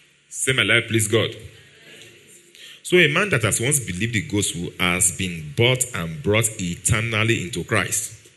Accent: Nigeria; accent: Yoruba; I shall use my Yoruba accent to pronounce it at times.

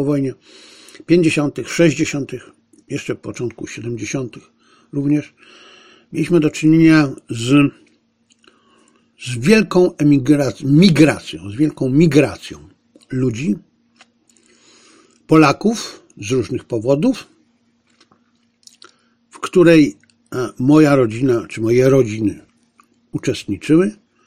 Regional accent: Zabrze, Silesian Voivodeship, Poland; born there; Sam, mimo tego, że się urodziłem w Zabrzu, nigdy nie mieszkałem na wsi przez dłuższy czas

